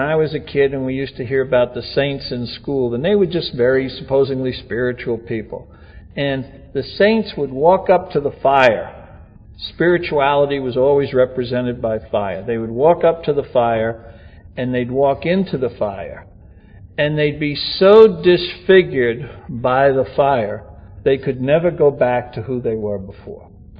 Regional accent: New York, United States

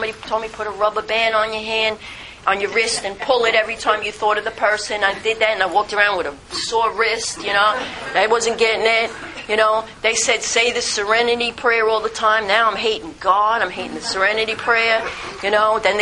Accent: Brooklyn, New York, United States; I grew up in Sheepshead Bay, Brooklyn, and we didn't have shoes all week long because we grew up right on the waterfront.

